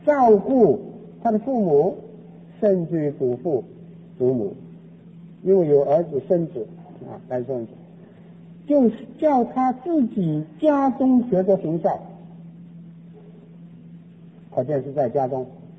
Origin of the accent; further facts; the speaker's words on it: China; 你知道我们中国人呢，这个女孩子缠脚